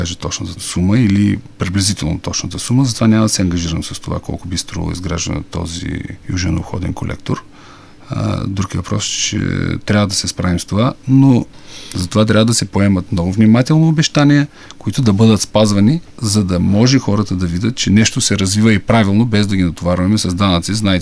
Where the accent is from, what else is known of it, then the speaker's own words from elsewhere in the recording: Plovdiv, Plovdiv Province, Bulgaria; Аз като пловдивчанин смятам